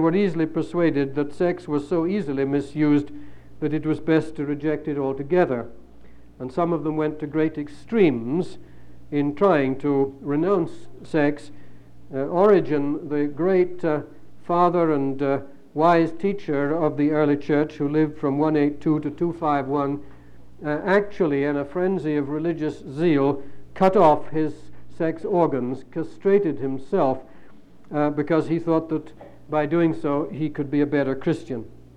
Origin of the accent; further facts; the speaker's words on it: United Kingdom; I call him Augustine because that's the British pronunciation, and I'm British.